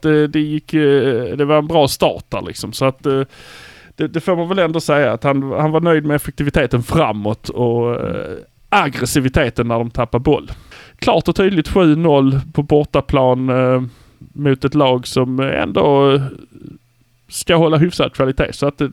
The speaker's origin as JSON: {"language": "Swedish", "town": "Malmö", "region": "Skåne", "country": "Sweden", "said": "vi är från Malmö."}